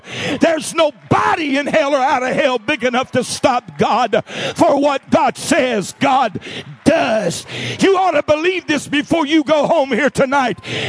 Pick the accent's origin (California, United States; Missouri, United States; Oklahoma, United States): Missouri, United States; now in Springfield, United States; Now, I'm from the Boot Hill originally, and we got rich and wealthy and moved to Springfield.